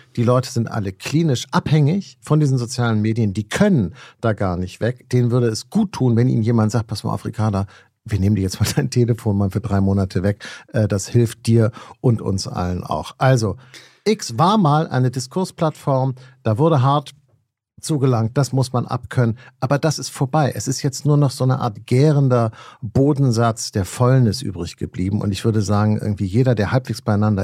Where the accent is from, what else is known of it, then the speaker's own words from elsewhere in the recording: Hamburg, Germany; In Hamburg, wo ich herkomme, egal.